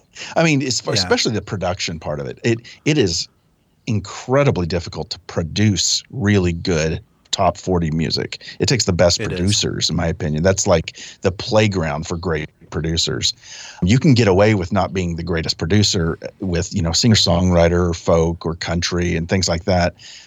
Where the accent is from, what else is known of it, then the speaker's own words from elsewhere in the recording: Dallas, Texas, United States; I'm from Dallas originally, and I had gone home during a summer break after college